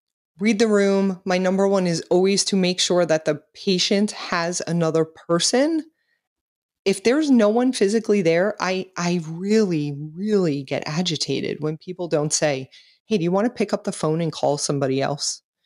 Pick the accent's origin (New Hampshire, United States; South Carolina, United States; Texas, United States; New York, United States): New York, United States; Brooklyn; I am a talker. I grew up in Brooklyn.